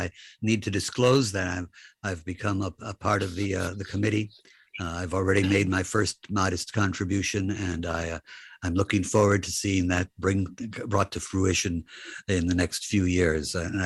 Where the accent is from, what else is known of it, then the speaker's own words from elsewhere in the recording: Kenosha, Wisconsin, United States; Kenosha has been through a lot. I used to relish the fact that no one had ever heard of my hometown, and now everybody has, and I don't like it much.